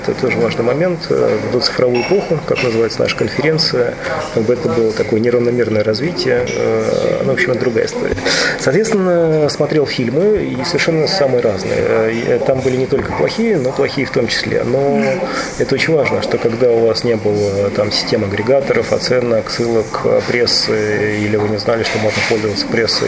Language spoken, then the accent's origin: Russian; Petushki, Vladimir Oblast, Russia; born there; Я родился в Владимирской области, в городе Петушки.